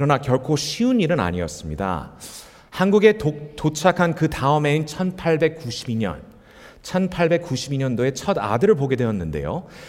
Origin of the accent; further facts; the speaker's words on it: Incheon, South Korea; 제가 태어나고 자란 곳이 인천인데요. 인천 주안동에서 태어나서